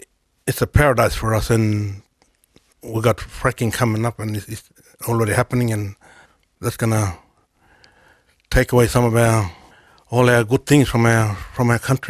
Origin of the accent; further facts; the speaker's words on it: Northern Territory, Australia; first language Mudbara; English is a second language; My language is Mudbara. That's my mother tongue and my father tongue. And we come from a small area in the Northern Territory.